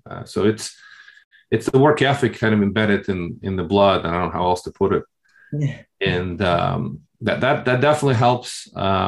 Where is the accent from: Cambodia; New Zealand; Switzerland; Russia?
Russia; English is a second language; now in United States; I come from Russia with love, as in James Bond. Well, originally I immigrated to the United States in 1989. It was still the Soviet Union.